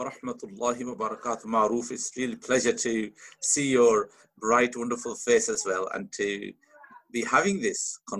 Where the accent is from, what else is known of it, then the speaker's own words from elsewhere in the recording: Punjab, Pakistan; So I was born in Pakistan, and I grew up in a village, a very beautiful village in Punjab, near Islamabad, the capital of Pakistan.